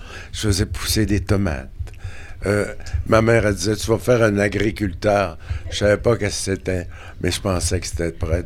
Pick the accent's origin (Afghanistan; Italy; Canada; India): Canada; Montreal, Quebec; Puis nous autres, on vient de Montréal. J'avais pas de chevaux à Montréal